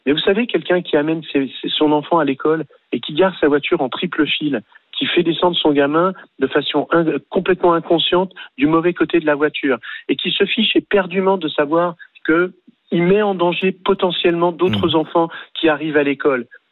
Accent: Viry, France; born there; je suis né à Viry.

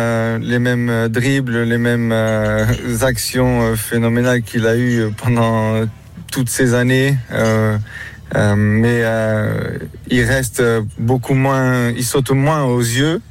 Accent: Portugal; Et même nous, en tant que Portugais

